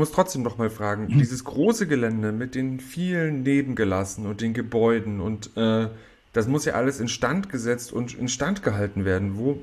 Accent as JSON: {"language": "German", "region": "East Germany", "country": "Germany", "said": "ich komme ja so aus dem Osten"}